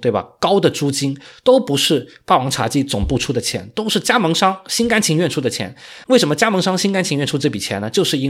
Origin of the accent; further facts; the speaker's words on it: Guangdong, China; 也是我们广东人特别爱喝的一个类目，叫柠檬茶哈